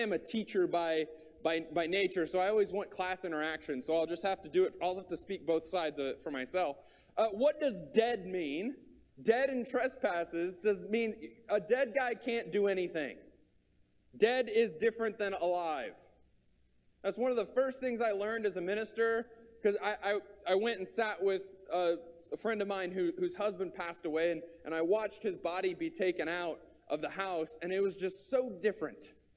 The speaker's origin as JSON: {"language": "English", "town": "Austin", "region": "Texas", "country": "United States", "tie": "born or raised there", "also_born_or_lived": "Lufkin, United States", "said": "And I grew up in Austin, Texas, in public schools, right? So I was born in Lufkin, Texas, and I was homeschooled."}